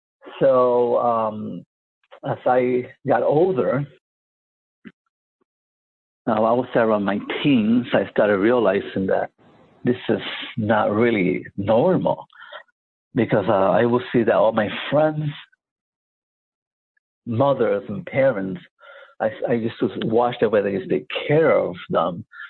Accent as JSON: {"language": "English", "town": "Santurce", "country": "Puerto Rico", "tie": "born there", "said": "I was born in Puerto Rico, in Santurce, Puerto Rico."}